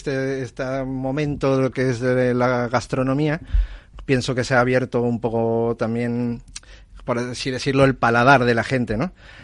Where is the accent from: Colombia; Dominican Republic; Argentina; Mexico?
Mexico; Para mí como mexicano, la cocina mexicana